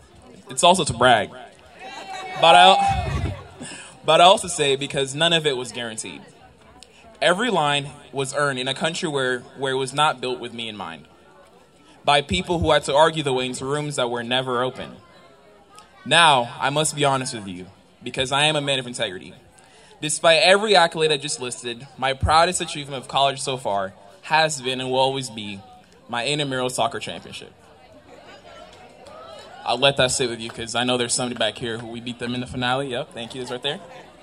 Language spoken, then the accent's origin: English; Tanzania; born there; I was born in Tanzania.